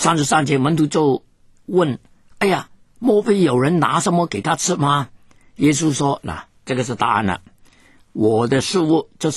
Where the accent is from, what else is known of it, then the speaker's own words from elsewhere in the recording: Guangdong, China; 我们广东人也说是在广州